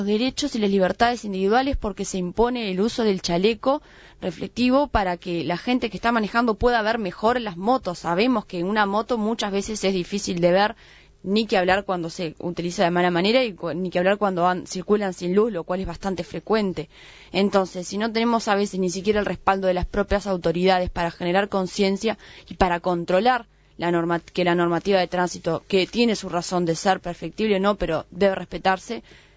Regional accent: Paysandú, Uruguay; yo soy de Paysandú

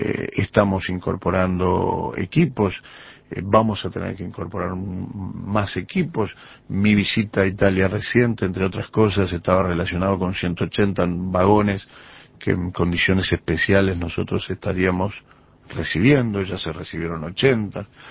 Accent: Canelones, Uruguay; Hace muchísimos años, yo que soy canario lo sé, que se reclamó, pero nunca se aprobó ese puente.

